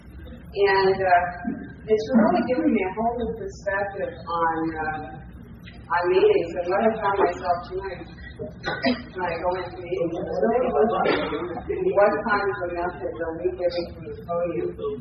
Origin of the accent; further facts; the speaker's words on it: Hawaii, United States; I'm from Hawaii.